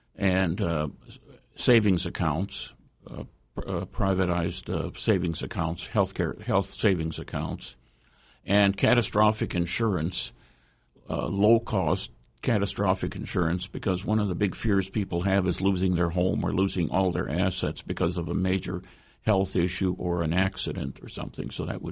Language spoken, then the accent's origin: English; North Dakota, United States; I'm from North Dakota, and right now, you know, there's zero unemployment in North Dakota